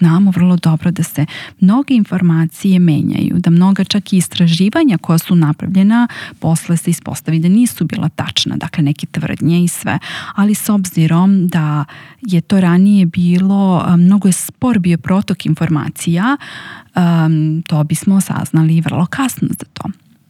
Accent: Inđija, Vojvodina, Serbia; u mom mestu, odakle sam ja, iz Inđije

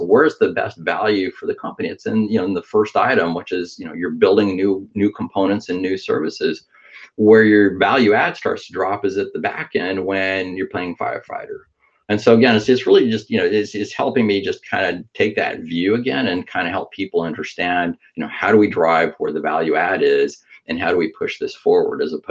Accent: Western US, United States; I grew up in the Western U.S., so, you know, you listen to some country Western and stuff like that.

